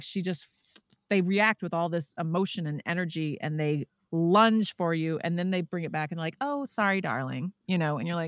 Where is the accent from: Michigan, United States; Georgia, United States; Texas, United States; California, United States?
Texas, United States; I'm from Texas originally.